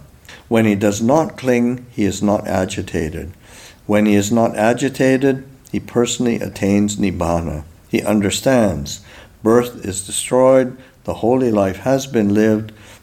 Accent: Canada; say like I'm Canadian, grew up Canadian

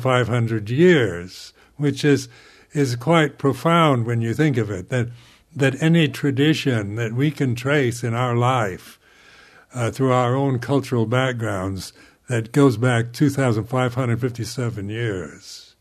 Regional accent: United States; because being an American, I was never told to accept the human condition, but always to try to improve it.

